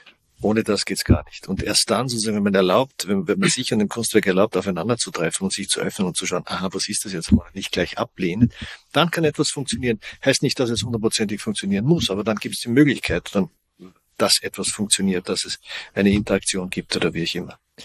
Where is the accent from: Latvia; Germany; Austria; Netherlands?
Austria; Ich komme aus Österreich, sehr katholisches Land.